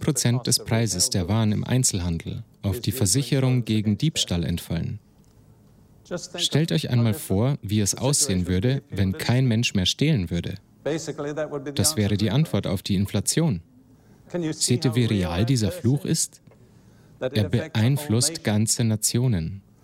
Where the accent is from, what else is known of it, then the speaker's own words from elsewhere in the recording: United Kingdom; Ich bin Brite durch und durch.